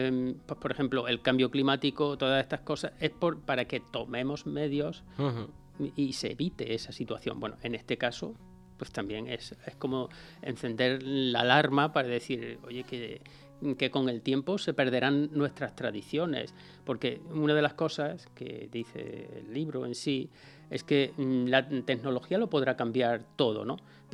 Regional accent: Orcera, Andalusia, Spain; moved away; una montaña que hay en mi pueblo, un pueblo bonito de la provincia de Jaén, que aunque yo llevo aquí 15 años, pues es decir que no olvido a mi pueblo, que es Orcera.

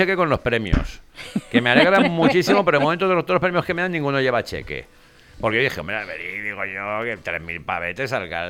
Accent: Alberic, Valencian Community, Spain; Alberic, que es el pueblo de mis padres, que es mi pueblo

